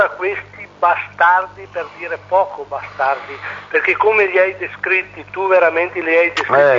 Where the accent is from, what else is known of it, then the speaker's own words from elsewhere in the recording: Veneto, Italy; per me l'interpretazione è che mi sento colonizzato come Veneto e paleo-veneto